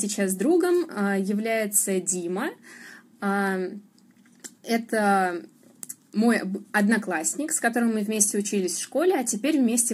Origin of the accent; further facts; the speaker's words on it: Saratov, Saratov Oblast, Russia; now in Moscow, Russia; Она живет в моем родном городе Саратове, но так как я учусь в Москве